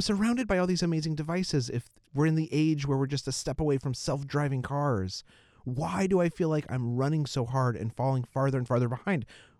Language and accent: English; Albuquerque, New Mexico, United States; now in New York City, United States; Now, I grew up in New Mexico, in Albuquerque, and I now live in New York City.